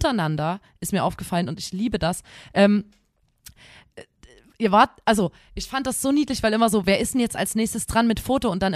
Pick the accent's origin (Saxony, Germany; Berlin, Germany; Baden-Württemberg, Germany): Saxony, Germany; Chemnitz; weil wir kommen ja aus Chemnitz, ist ja bei im Erzgebirge